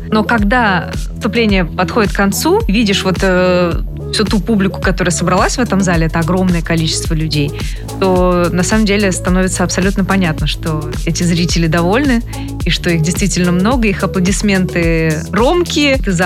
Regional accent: Saint Petersburg, Russia; Петербург остался моим родным городом, я с радостью приезжаю туда и чувствую себя как дома.

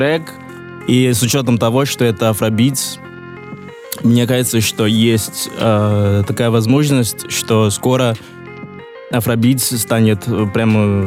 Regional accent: Nigeria; first language Yoruba; Russian is a second language; Но это на Йоруба. Йоруба — это мой родной язык.

